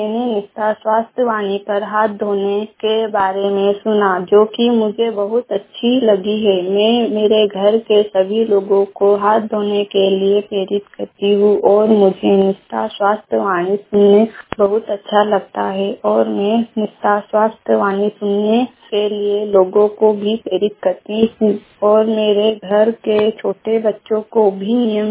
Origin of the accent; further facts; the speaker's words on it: Chandpur, India; और मैं ग्राम चांदपुर से हूँ।